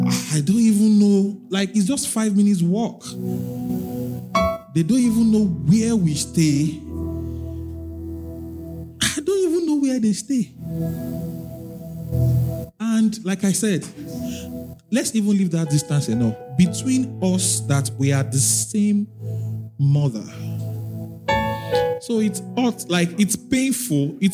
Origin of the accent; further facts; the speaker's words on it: Lagos, Nigeria; I grew up in Lagos.